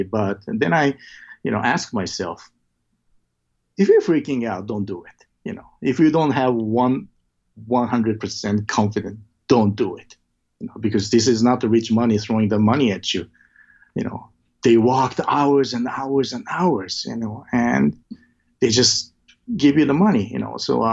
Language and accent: English; Osaka, Japan; So then I took my entire crew and cast to my hometown, Osaka, because Osaka had a lot of friends.